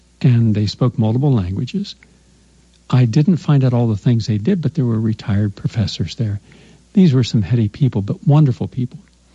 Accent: Ohio Valley, United States; I mean, 60 was old where I grew up. Mind you, I'm growing up in the Ohio Valley, one of the most polluted areas in America.

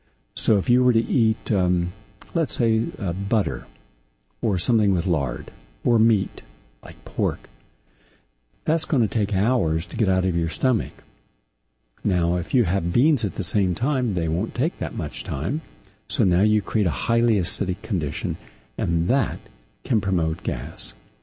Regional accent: West Virginia, United States; Mind you, I'm from West Virginia, where the tallest building, I think there were 2 that were 7 stories, and a big city was Pittsburgh, and almost no one ever got there.

